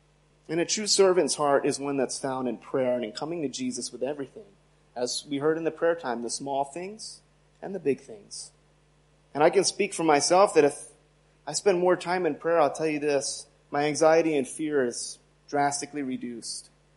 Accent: United States; it hits a little different since I'm from America.

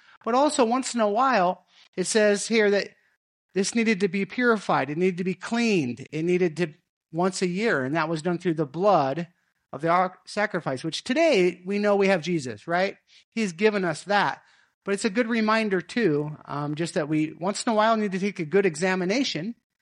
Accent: the West, United States; I grew up in the West, in the U.S., cowboys, right? And lots of ranches where I grew up, cattle ranches.

